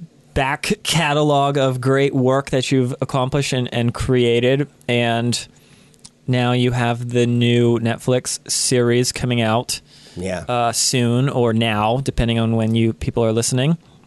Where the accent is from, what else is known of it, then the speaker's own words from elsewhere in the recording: Pennsylvania, United States; I grew up in Pennsylvania.